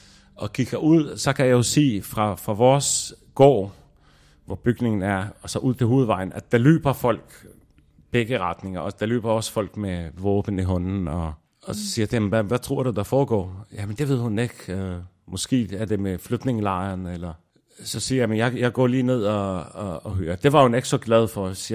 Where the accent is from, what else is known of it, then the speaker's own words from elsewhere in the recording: Lebanon; now in Denmark; men født og opvokset i Libanon, så bliver det også lidt mere forvirrende for folk.